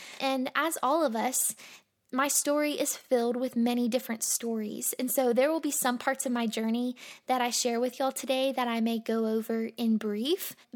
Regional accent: Monroe, Louisiana, United States; I was born in Monroe, Louisiana, and I grew up in a Christian home.

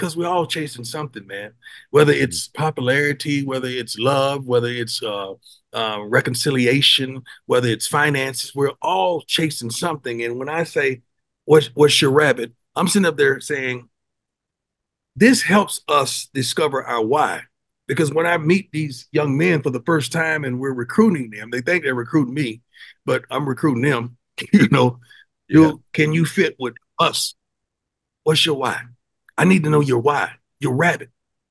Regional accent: Florida, United States; First of all, I'm from Florida. So we had dog tracks. growing up in Florida.

